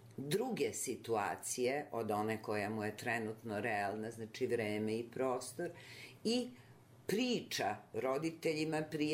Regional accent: Aranđelovac, Šumadija and Western Serbia, Serbia; also born or lived in Belgrade; Ja sam rasla, osim što sam rođena u Beogradu, rasla sam u Aranđelovcu. Od četvrte godine sam bila u Aranđelovcu, u jednom idiličnom malom gradu.

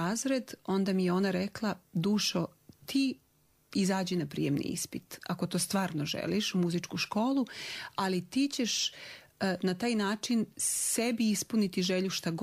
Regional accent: Gerzovo, Republika Srpska, Bosnia & Herzegovina; ja sam rasla u Gerzovu, to je selo, nadomak Mrkonjića, i gotovo 15 godina nisam imala mogućnost da se školujem.

